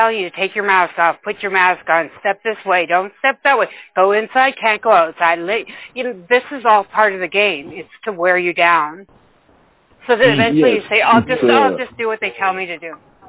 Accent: Canada; I'm Canadian, but I do speak some French.

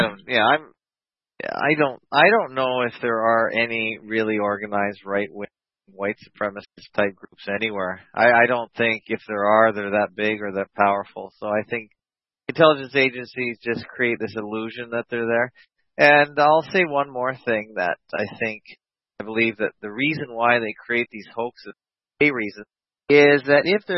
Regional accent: Michigan, United States; Michigan is sort of my home state, right beside Ontario in the U.S.

